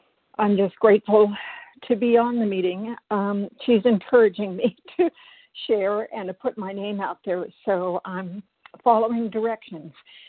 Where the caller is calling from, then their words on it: Silver Spring, Maryland, United States; I'm calling from Silver Spring, Maryland. Hi, everybody.